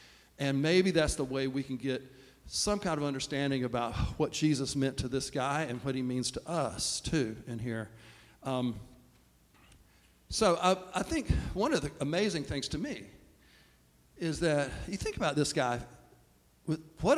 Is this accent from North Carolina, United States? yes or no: yes; Laurel Hill, North Carolina, United States; I always remember what it was like for me growing up in Laurel Hill at Church in the Pines.